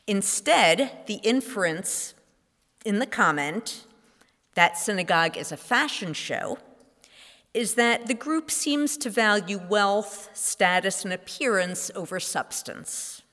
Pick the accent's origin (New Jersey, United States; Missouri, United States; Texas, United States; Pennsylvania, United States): New Jersey, United States; When I was growing up in Northwest New Jersey, the worst thing you could say about another synagogue was